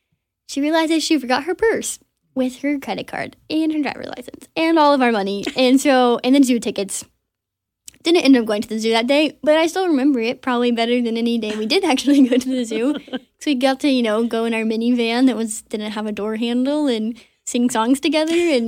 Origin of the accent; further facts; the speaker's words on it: Texas, United States; we had an alligator farm. That's part of growing up in Texas.